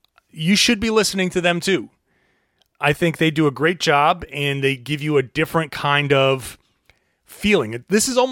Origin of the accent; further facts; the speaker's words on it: Rhode Island, United States; born there; I was born in Rhode Island. I grew up a Celtics fan.